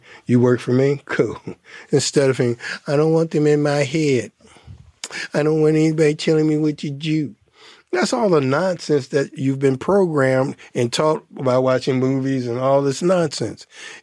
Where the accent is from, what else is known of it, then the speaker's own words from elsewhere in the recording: Detroit, Michigan, United States; I'm from Detroit. I went to live in Ann Arbor. I worked for the University of Michigan for 34 years